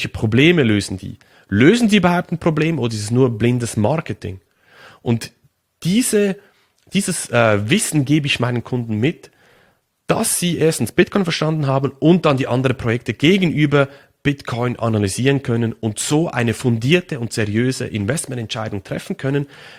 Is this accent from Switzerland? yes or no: yes; Switzerland; ich als Schweizer